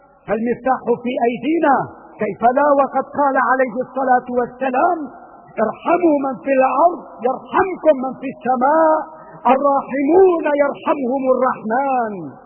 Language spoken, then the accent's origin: Arabic; Syria; لا سيما ونحن نطرق اليوم كسوريين باب المصالحة الوطنية